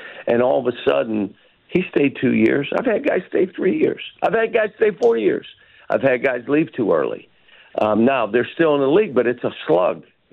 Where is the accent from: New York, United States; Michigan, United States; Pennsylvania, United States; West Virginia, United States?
Pennsylvania, United States; Pittsburgh; and I grew up in Pittsburgh, so known him and unbelievable coach.